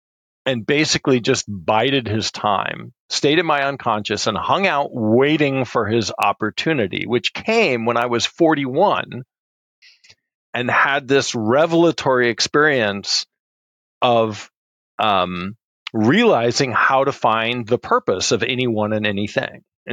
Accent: New York City, New York, United States; I grew up in New York City and thinking, where the hell are we going now?

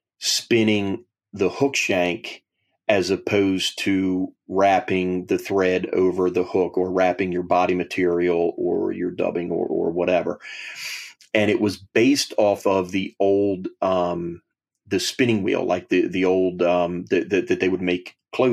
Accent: Delaware, United States; So I was born in Delaware, and I actually live, well, unfortunately, both my parents have passed away, but I live in the same town that I grew up

